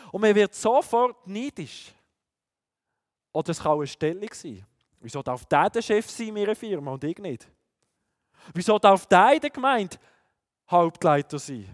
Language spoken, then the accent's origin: German; Aarau, Aargau, Switzerland; wir kommen aus Aarau, darf dort Pastor sein.